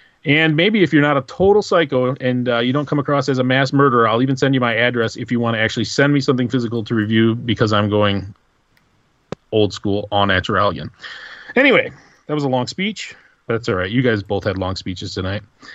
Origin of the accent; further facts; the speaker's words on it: Michigan, United States; So anyway, because I'm from Michigan and, you know, we're always complaining about the quality of our water